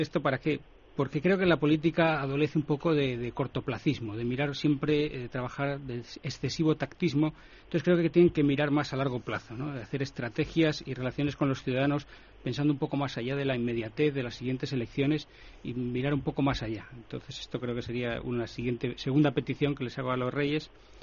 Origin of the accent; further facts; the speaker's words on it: Oviedo, Asturias, Spain; Yo soy asturiano, soy de Oviedo.